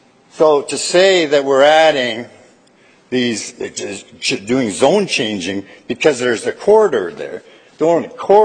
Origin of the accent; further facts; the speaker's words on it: Winnipeg, Manitoba, Canada; born there; I was born in Winnipeg in 1941. I've been living on Lorette since year 2000.